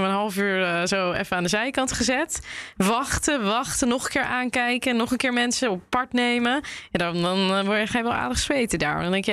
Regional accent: Netherlands; dat ik uit Nederland kom

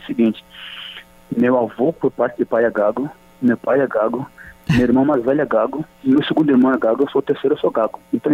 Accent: Angola; now in Brazil; Mas desde que eu vim de Angola para cá, minha casa, minha residência sempre foi no Brasil.

